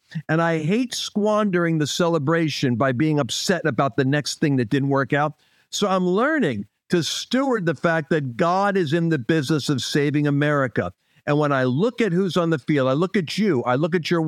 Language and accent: English; United States; I'm obviously American obsessed. I'm like every other American.